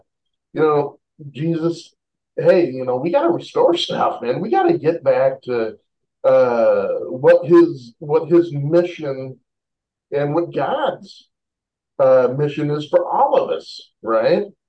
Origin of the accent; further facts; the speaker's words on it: Oregon, United States; Hey, you know, you guys are both from Utah. I'm from Oregon. I feel outnumbered right now.